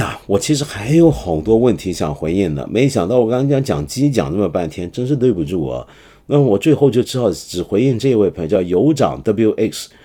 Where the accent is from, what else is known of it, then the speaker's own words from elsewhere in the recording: Hong Kong; also born or lived in Mainland China; now in Shanghai, China; 对，我是香港人，虽然我不是在香港出生，父亲把2岁多的我从内地带到香港，而现在我却把父母带回内地生活